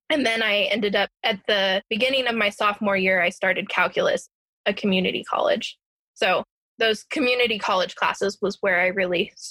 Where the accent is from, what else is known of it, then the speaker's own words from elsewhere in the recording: Kansas, United States; In my state, I'm from Kansas.